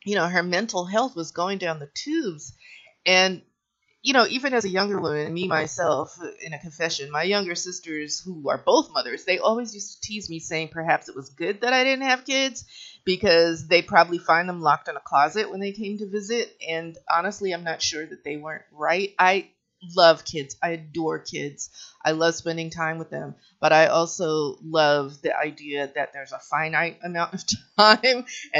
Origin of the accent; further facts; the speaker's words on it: Bronx, New York, United States; This movie, okay, I grew up in the Bronx, y'all. Part of my family is Puerto Rican in heritage. In the Bronx and Manhattan that I know growing up, there were bodegas on every corner